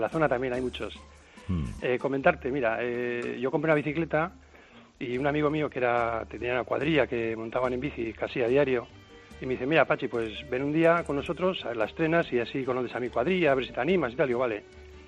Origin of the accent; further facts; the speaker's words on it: Bilbao, Basque Country, Spain; De Bilbao.